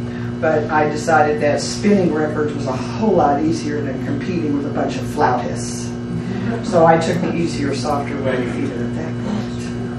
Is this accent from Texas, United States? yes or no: yes; Lubbock, Texas, United States; also born or lived in San Antonio; So I moved back to Lubbock. I had done a lot of growing up in Lubbock, and moved from San Antonio back to Lubbock and went to Texas Tech.